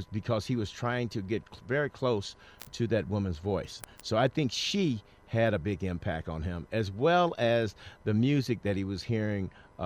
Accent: St. Louis, Missouri, United States; I think it was because of the fact that I was from St. Louis and I was close to him

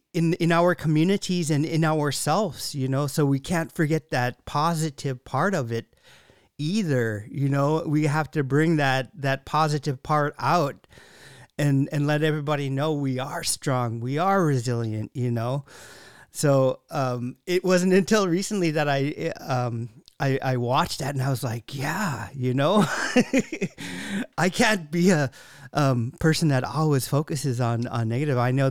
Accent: Bethel, United States; Like I'm from Bethel, and when I go back home, there's a feeling that I get, this is where I grew up, this is where I was raised, and there's nothing like it.

